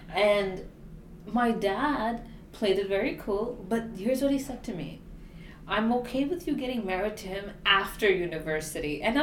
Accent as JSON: {"language": "English", "country": "Nigeria", "tie": "born or raised there", "said": "I'm born and brought up in Nigeria"}